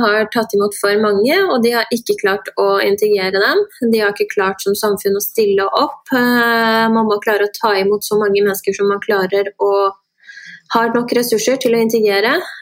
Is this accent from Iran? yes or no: yes; Iran; sånn som jeg som iraner, vi får jo veldig stempel på at vi er jævla iranere